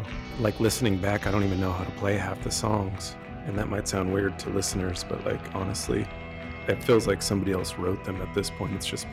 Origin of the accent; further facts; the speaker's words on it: Tucson, Arizona, United States; As you know, we are from Tucson, Arizona, and it is quite a cultural melting pot here. Situated 45, 50 minutes just north of the Mexican-American border.